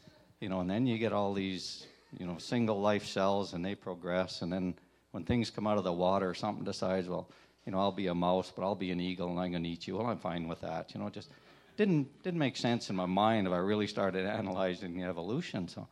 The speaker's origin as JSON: {"language": "English", "town": "Calgary", "region": "Alberta", "country": "Canada", "tie": "born or raised there", "said": "But my story, I grew up in Calgary, and dysfunctional home."}